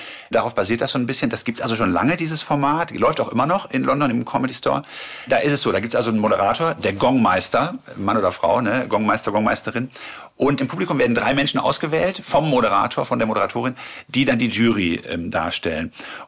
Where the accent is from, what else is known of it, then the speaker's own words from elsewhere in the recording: Germany; Das ist natürlich als Deutscher dann lustig.